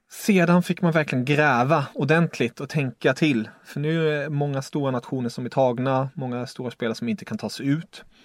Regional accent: Germany; Det är ju jobbigt, jag är tysk och det är många tyskar jag vill ha med i mitt lag.

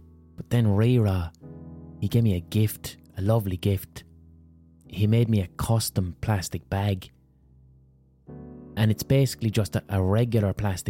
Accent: Limerick, Munster, Ireland; And they weren't from Limerick, but they obviously knew I was from Limerick.

